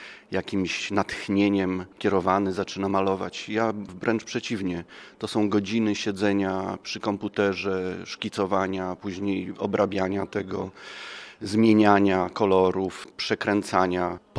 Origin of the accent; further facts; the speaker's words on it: Łódź, Łódź Voivodeship, Poland; born there; Urodziłem się w Łodzi. Mieszkam od 25 lat. Po studiach zrezygnowałem z uroków miasta, przeprowadziłem się na wieś.